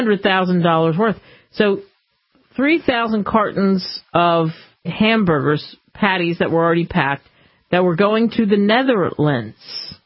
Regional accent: Philadelphia, Pennsylvania, United States; My hometown, Philadelphia.

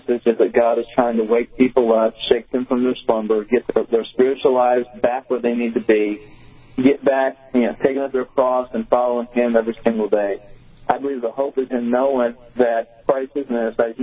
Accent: United States; I love this country. I'm an American.

